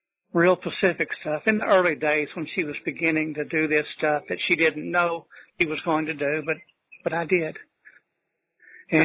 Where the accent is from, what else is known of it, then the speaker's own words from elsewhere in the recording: Fort Worth, Texas, United States; also born or lived in Longview; I'm from Fort Worth, Texas, born in Longview, East Texas, and I'm halfway in between the two.